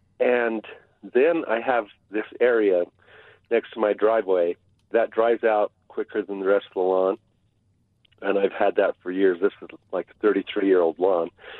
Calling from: Orem, Utah, United States; I'm from Orem.

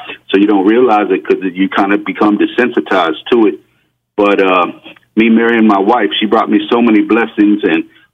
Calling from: Coral Springs, Florida, United States; I'm calling from Coral Springs, Florida.

